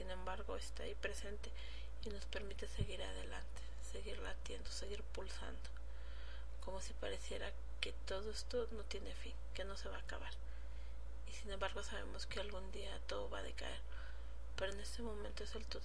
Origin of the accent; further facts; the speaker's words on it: Mexico; en mi país, en México, se celebra el 15 de septiembre